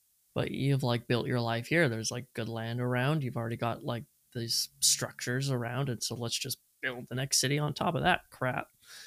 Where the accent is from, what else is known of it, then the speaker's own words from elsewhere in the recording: British Columbia, Canada; I grew up on Vancouver Island, British Columbia